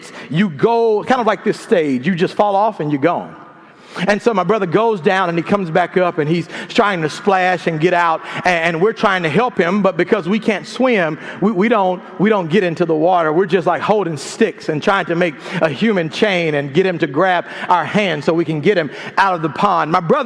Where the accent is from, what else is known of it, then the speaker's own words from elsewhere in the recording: Mississippi, United States; now in Louisiana, United States; Although I live in Louisiana now, I grew up in Mississippi.